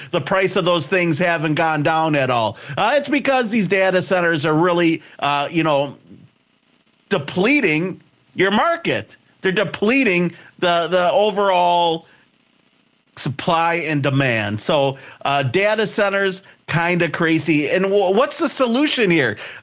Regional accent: Wisconsin, United States; I'm from Wisconsin. That's where I got this silly accent from, right?

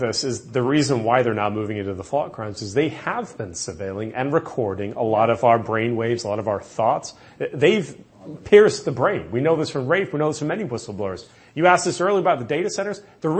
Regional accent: England, United Kingdom; now in United States; I'm proud to be an American. I'm a first-generation American. I came here over from England. England sucks now.

